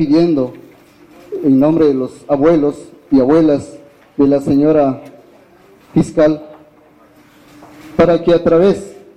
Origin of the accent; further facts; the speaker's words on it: Guatemala; tenemos que colaborar como ciudadanos, como guatemaltecos